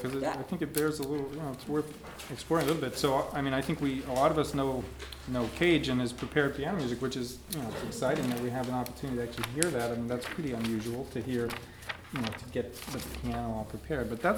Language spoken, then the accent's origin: English; East Coast, United States; also born or lived in California; I mean, I'm from the East Coast and most of my life here, but I did spend 10 years in California, and really for me, I guess I feel like I really found my artistic self there.